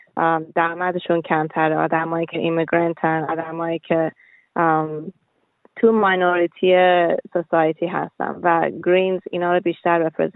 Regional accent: Iran; now in Australia; من و پدر و مادرم از ایران سال 1999 اومدیم بیرون و اول ما رفتیم ترکیه. برای یه سال ترکیه بودیم به خاطر اینکه مامانم بهایی بود و با کیس رفیجی تونستیم ما بیایم استرالیا.

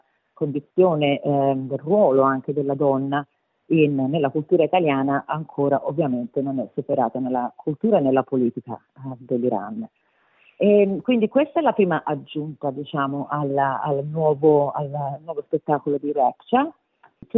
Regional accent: Florence, Tuscany, Italy; also born or lived in Apulia; Io sono nata nel Sud Italia, sono nata in Puglia da mamma pugliese e papà calabrese, però sono cresciuta a Firenze, credo che si senta.

